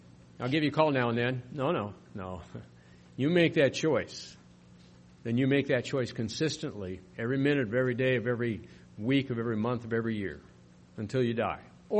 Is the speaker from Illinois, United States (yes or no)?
no; South Dakota, United States; I grew up in South Dakota, and we had a lot of rattlesnakes.